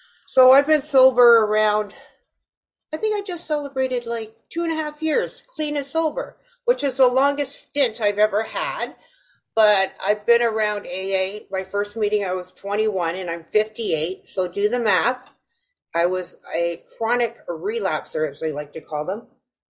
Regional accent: Fort Erie, Ontario, Canada; I'm an alcoholic from Fort Erie, Ontario, Canada.

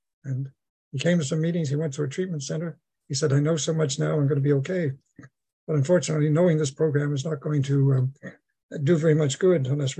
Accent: Nova Scotia, Canada; I'm from Nova Scotia originally, New Scotland, the east coast of Canada. I grew up in a Catholic family, and I have 14 younger brothers and sisters to prove it.

